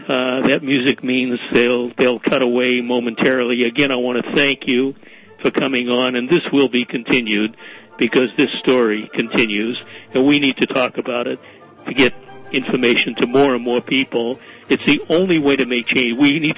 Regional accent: United States; born there; I was born in America. I didn't go through what you've been through

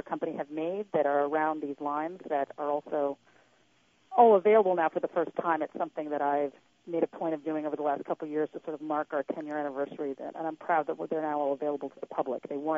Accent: New York City, New York, United States; I grew up before that in New York City in the 70s and 80s. So, I mean, I think there was some influence there. I was growing up in New York.

